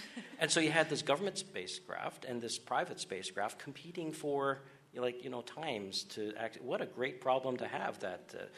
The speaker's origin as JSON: {"language": "English", "country": "Canada", "said": "my earliest memories, my connection to the Space Coast, and being a Canadian that escaped the winters in January with my family every winter and came down here to thaw out for a little bit."}